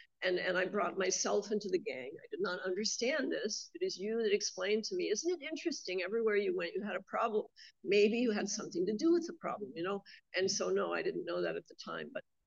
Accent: Montana, United States; and I grew up in Montana, and so I was drinking on the reservations.

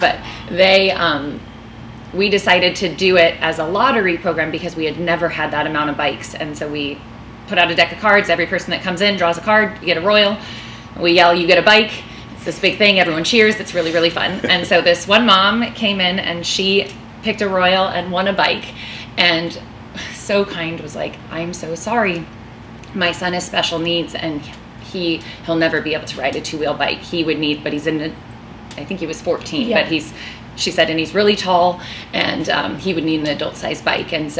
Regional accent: Maryland, United States; We're from Maryland, and the Key Bridge was hit, and it fell, and 3 people perished.

